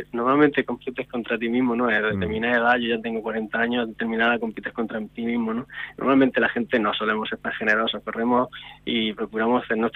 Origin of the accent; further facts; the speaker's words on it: Andalusia, Spain; A mí me gusta muchísimo salir aquí en el entorno de mi pueblo, la Sierra de los Filabres.